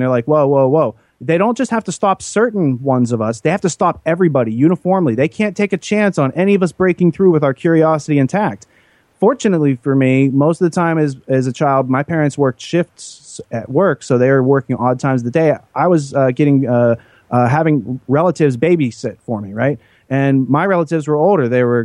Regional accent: Pennsylvania, United States; because I'm in the woods growing up in Western Pennsylvania, I encounter snakes all the time.

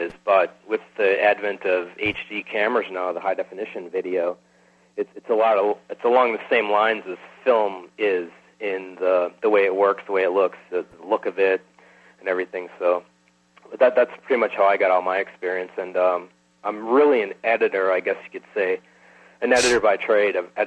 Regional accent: Wisconsin, United States; I'm from Central Wisconsin is where I'm at.

